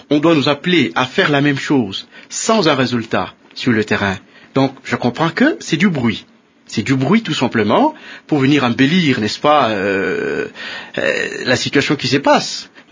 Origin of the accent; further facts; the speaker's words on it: DR Congo; mais je crois que nous, en tant que Congolais, nous avons le droit d'aller plus loin, n'est-ce pas?